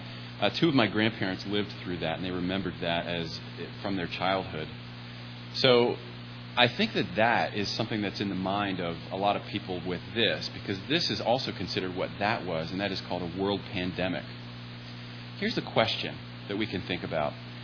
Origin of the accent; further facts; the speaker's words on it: Waynesboro, Pennsylvania, United States; Growing up in my hometown, I would hear about this every once in a while, and the reason was that at that time in Waynesboro, Pennsylvania, there was not a hospital